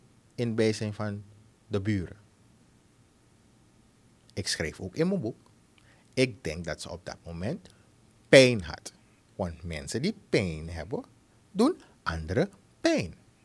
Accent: Suriname; We zijn Surinamers

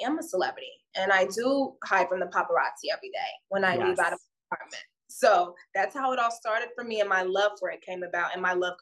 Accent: St. Louis, Missouri, United States; Trying to like, hey, go for our dreams, but growing up in St. Louis and not having a lot of money, it's like, no, you go work.

